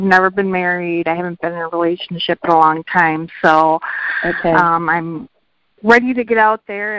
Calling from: Wisconsin, United States; I'm calling from Wisconsin tonight.

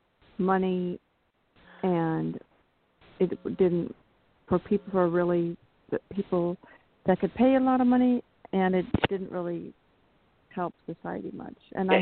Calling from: California, United States; Yeah, this is … from California, Smoky, California.

